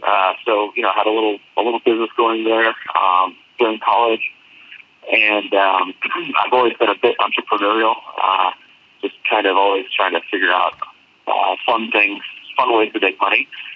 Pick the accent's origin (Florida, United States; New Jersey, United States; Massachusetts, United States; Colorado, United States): Colorado, United States; because I'm from Colorado and was a home brewer in college, and I went to University of Colorado